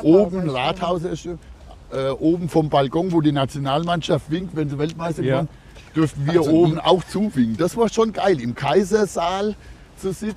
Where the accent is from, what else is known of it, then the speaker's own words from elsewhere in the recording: Frankfurt, Hesse, Germany; wo wir als Frankfurter normal nie reingekommen wären